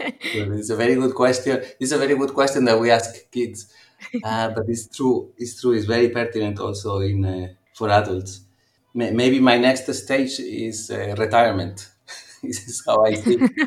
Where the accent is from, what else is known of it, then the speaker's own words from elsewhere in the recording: Valencia, Valencian Community, Spain; English is a second language; also born or lived in Cuenca; Actually, we moved to Valencia when I was still very, very young, maybe with 1 year old or something like this.